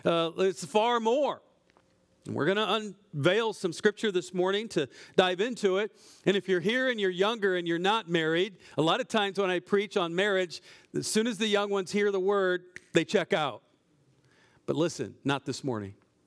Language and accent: English; Iowa, United States; as he said, I'm from Iowa.